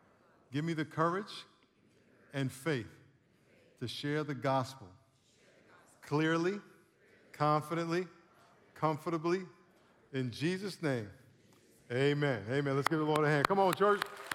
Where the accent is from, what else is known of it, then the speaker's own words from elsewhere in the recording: Queens, New York, United States; In 1964, I was 4 years old, grew up in Long Island, and right in Queens